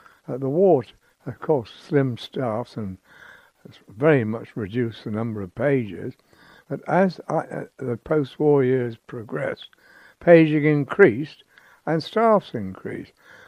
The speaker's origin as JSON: {"language": "English", "town": "Bath", "region": "South West England", "country": "United Kingdom", "said": "I mean, I said, well, you know, I come from Bath."}